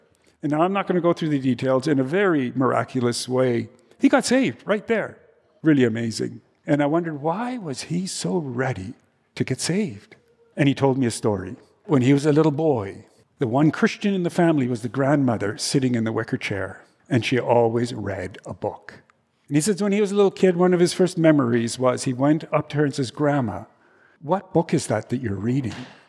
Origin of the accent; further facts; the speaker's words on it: Canada; I told him, I'm from Canada, and I'm in the theology department